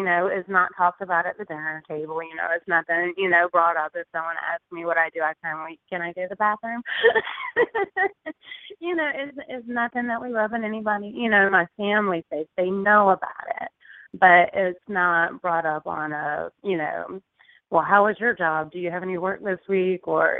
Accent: North Carolina, United States; Yes, I'm from North Carolina. My grandfather is a Baptist minister, or was.

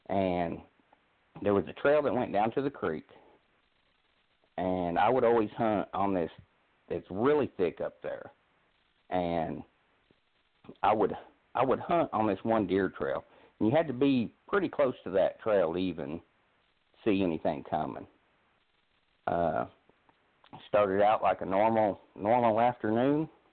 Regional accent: Indiana, United States; accent: southern; I grew up, believe it or not, even with my southern accent, but I grew up in about an hour south of Chicago, was born and raised up there in Indiana, small town

